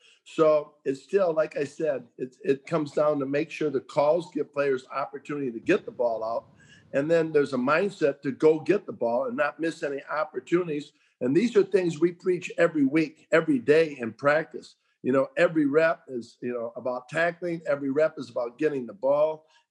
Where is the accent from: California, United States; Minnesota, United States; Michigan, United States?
Minnesota, United States; I mean, I grew up in Minnesota. I remember the Super Bowl, the Vikings game